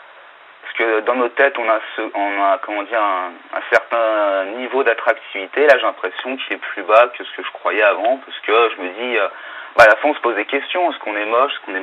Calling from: Île-de-France, France; 25 ans, je viens de l'Essonne.

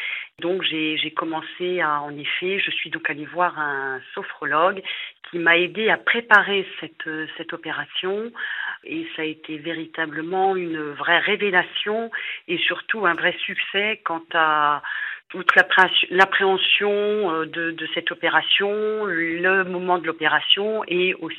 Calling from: Paris, Île-de-France, France; J'ai 53 ans et je suis de Paris.

